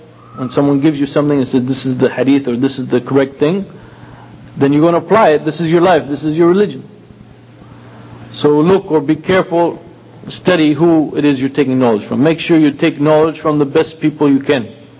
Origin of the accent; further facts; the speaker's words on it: California, United States; you know, I'm from California. California is, when you talk about going from one city to another, like where I live, where I grew up into Los Angeles, you're talking about 4 or 5 hour drive.